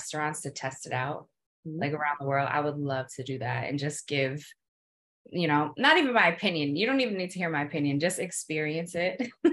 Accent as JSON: {"language": "English", "region": "New Jersey", "country": "United States", "said": "I'm from Jersey, like I told you."}